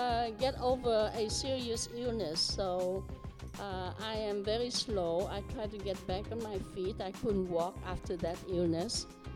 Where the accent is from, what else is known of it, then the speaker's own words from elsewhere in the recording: Vietnam; first language Vietnamese; English is a second language; moved away; I originally came from Vietnam. And when I was in sixth grade, I learned French and English because I came from Vietnam.